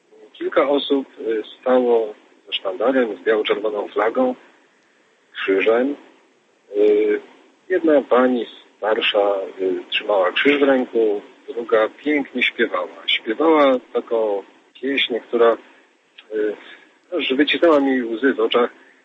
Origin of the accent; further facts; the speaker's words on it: Katowice, Silesian Voivodeship, Poland; jestem z Katowic, a w tej chwili właśnie wracam z Warszawy.